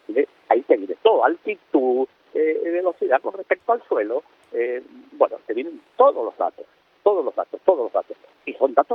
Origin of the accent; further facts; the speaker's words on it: Tenerife, Canary Islands, Spain; yo soy de Tenerife